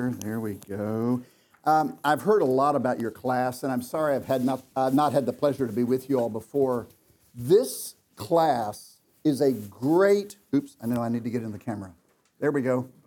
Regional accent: Dallas, Texas, United States; I grew up here in Dallas, and my parents were believers.

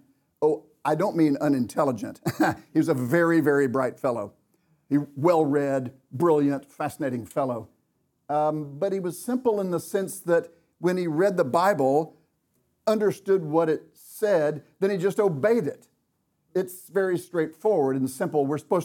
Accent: Dallas, Texas, United States; I grew up here in Dallas, and my parents were believers.

